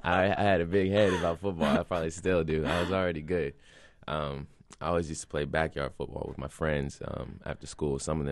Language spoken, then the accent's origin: English; South Carolina, United States; Yeah. I mean, growing up in South Carolina, I heard two things about ballet.